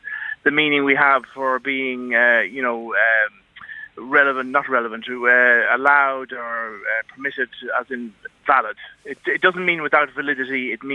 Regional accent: Ireland; I'm not a person with Irishness. I'm an Irish person, you know.

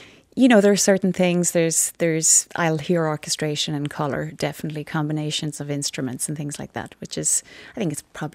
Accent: Kilconnell, Connacht, Ireland; I'm from East Galway. I'm from a village called Kilconnell.

